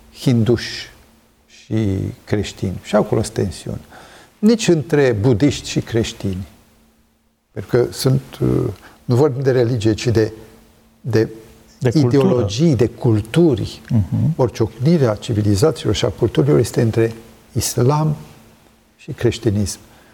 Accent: Romania; Suntem mândri că suntem români.

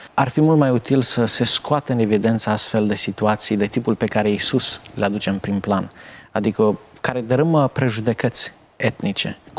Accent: Romania; Noi ca români stăm încă bine. Dar deja și printre noi încep să apară alte culori, etc.

